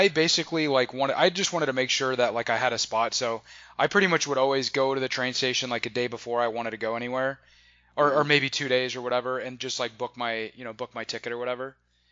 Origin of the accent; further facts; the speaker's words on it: Nebraska, United States; And, again, I grew up in Nebraska and, totally clueless about soccer.